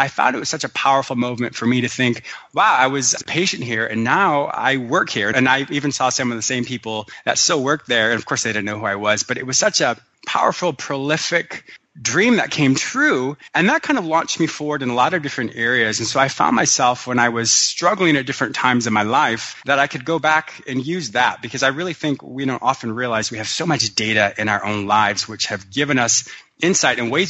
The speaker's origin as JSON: {"language": "English", "region": "Michigan", "country": "United States", "tie": "born there", "also_born_or_lived": "Ontario, California, United States", "said": "I was born in Michigan. My parents actually owned a fishing resort in rural Ontario."}